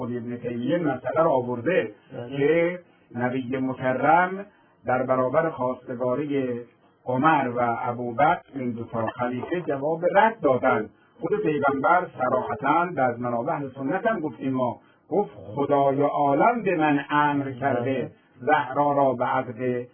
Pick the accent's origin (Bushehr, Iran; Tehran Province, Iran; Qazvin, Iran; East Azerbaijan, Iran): Qazvin, Iran; born there; ما متولد قزوین هستیم، یعنی قزوینی واقعی ما هستیم.